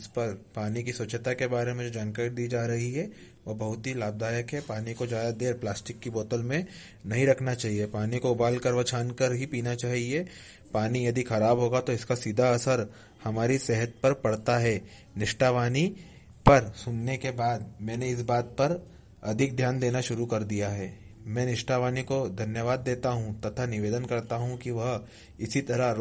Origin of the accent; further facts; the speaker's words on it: Khandwa, Madhya Pradesh, India; मैं खंडवा से हूँ।